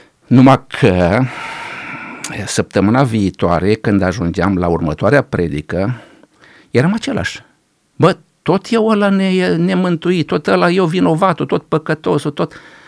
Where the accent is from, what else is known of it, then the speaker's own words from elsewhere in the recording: Iași, Iași County, Romania; Deci eu provin din Iași.